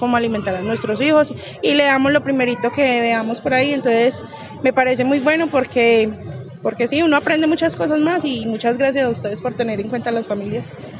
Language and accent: Spanish; Pereira, Risaralda, Colombia; soy del sector de Alejandría, Cuba.